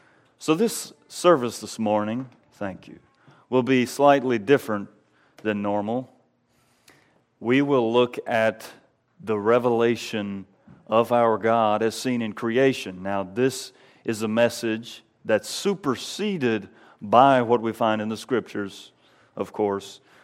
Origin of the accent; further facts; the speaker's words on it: Georgia, United States; now in Pennsylvania, United States; I'm from Georgia, live in the country, and so I'm not used to having lots of obstacles right on the road